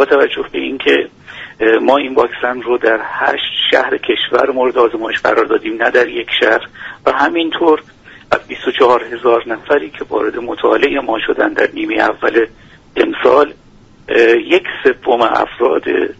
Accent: Iran; دست همه این بزرگان رو من به عنوان یک ایرانی میبوسم.

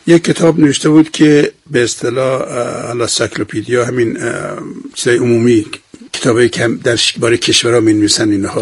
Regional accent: Yazd, Iran; also born or lived in Khur and Biabanak; به نام بیازی که اونجا متولد شدم. تا کلاس پنجمم در اونجا بودم ابتدایی، که حالا ماجرای مدرسه هم خیلی جالبه که بگم براتون. بعد دیگه اومدم یزد و دیگه دیپلم رو یزد گرفتم.

